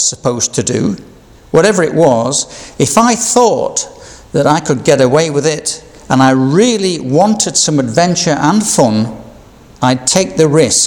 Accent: Yorkshire and the Humber, United Kingdom; accent: Yorkshire; There was my Yorkshire accent coming out there, a thick ear.

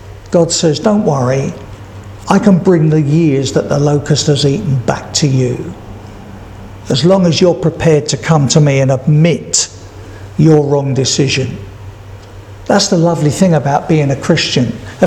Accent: Brixton, London, United Kingdom; because I was born and bred in Brixton, and I'm proud of that.

